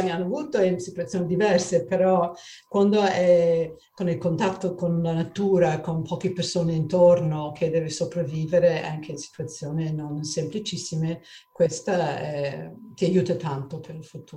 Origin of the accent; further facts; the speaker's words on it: Australia; Italian is a second language; now in Europe; io sono cresciuta in un paesino piccolissimo nel bush, come si dice in inglese, e così ho sviluppato un rapporto molto intimo con la flora e fauna, e che in Australia